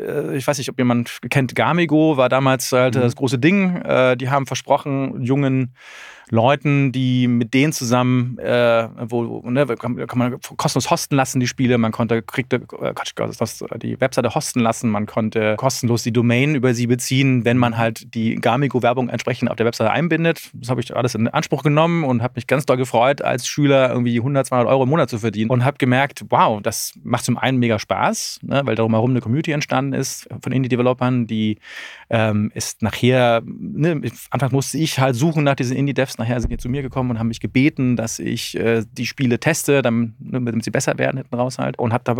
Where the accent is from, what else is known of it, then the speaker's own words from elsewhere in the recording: Berlin, Germany; 42 Jahre alt, ursprünglich aus Berlin, aufgewachsen in Mitte, jetzt Pankow.